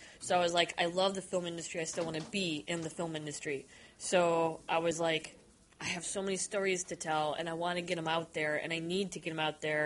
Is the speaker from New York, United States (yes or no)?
no; Wisconsin, United States; Then I started doing the extra work in Chicago because I'm from the Wisconsin area